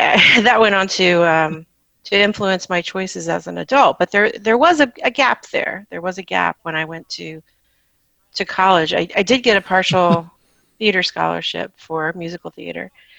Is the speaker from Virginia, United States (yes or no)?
yes; Virginia, United States; growing up in Virginia, you're not necessarily exposed to all of the forms of music that people are in a much larger urban area.